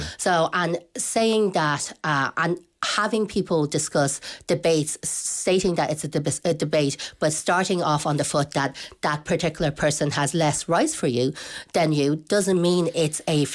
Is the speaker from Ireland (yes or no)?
yes; Dublin, Leinster, Ireland; I was born in Rotunda, I was raised in Dublin